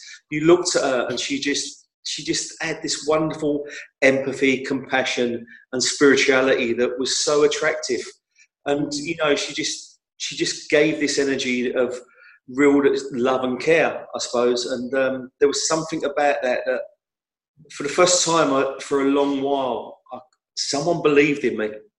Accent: Hackney, London, United Kingdom; born there; I was born in Hackney.

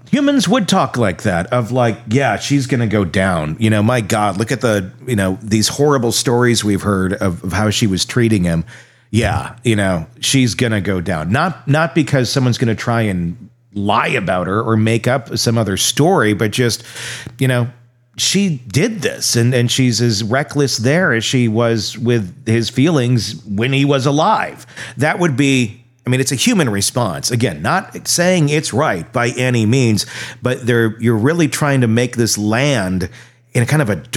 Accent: Wisconsin, United States; I grew up in Wisconsin, which is like the most alcoholic state in the country.

